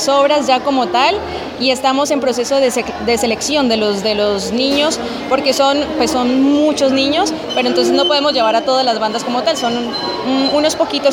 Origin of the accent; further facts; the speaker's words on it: Cauca, Colombia; Yo vengo del departamento del Cauca.